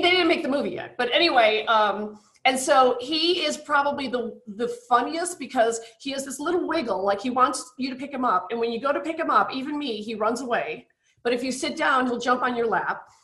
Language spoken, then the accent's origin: English; Chicago, Illinois, United States; By the way, as a Chicagoan, I also would like to thank the book club